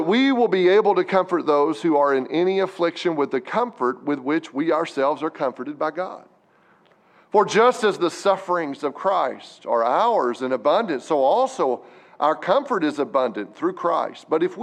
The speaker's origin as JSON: {"language": "English", "region": "Arkansas", "country": "United States", "said": "I'm from Arkansas, but I can still see the big button."}